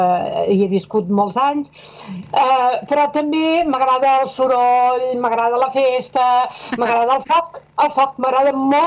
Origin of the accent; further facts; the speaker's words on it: Sabadell, Catalonia, Spain; born there; Jo vaig néixer a Sabadell. I vaig néixer en un dels llocs més emblemàtics de la ciutat, el Carrer Sant Antoni. O sigui, el que se'n diu el cor de la ciutat.